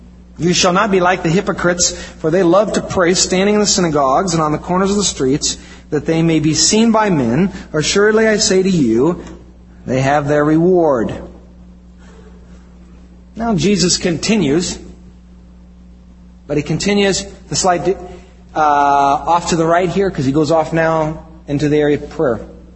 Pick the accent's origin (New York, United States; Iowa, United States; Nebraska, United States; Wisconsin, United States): Iowa, United States; I'm from Iowa, so I know.